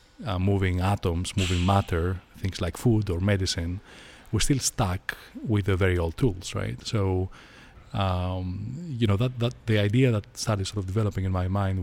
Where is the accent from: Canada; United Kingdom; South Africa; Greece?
Greece; Athens, Attica; I grew up in Greece, in Athens